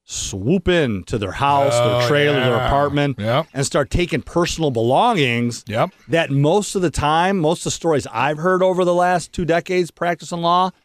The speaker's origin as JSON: {"language": "English", "town": "Detroit", "region": "Michigan", "country": "United States", "said": "It's a creek. I'm from Detroit."}